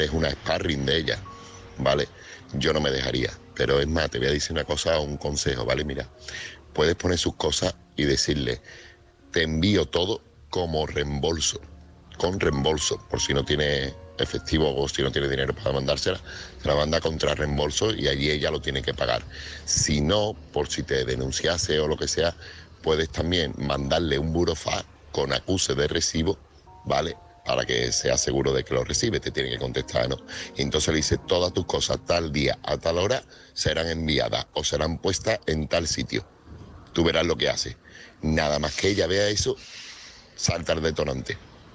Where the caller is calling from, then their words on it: Seville, Andalusia, Spain; Buenas noches … corresponsal de Sevilla.